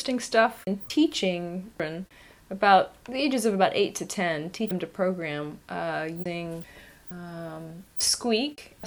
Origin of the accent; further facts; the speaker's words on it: United Kingdom; Yes, as a British...